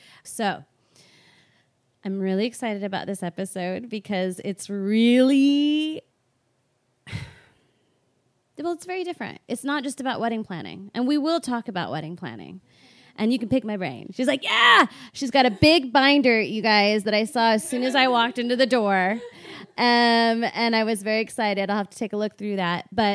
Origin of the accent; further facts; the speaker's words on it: California, United States; also born or lived in Boston; because I'm from the Bay Area and I lived here for 7 years. So this is like my other home.